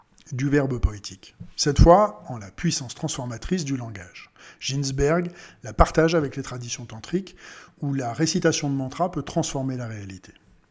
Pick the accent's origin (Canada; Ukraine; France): France; accent: French; Je pense qu'avec mon accent très français, ceux qui débutent en anglais ou n'ont pas de grandes notions pourront tout de même comprendre.